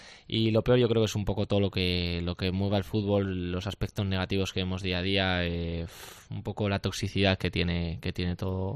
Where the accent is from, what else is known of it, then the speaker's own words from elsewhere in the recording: Aragon, Spain; maño, y al final creo que eso lo llevamos nada más nacer, es algo que se nos pone ahí inculcado, sí.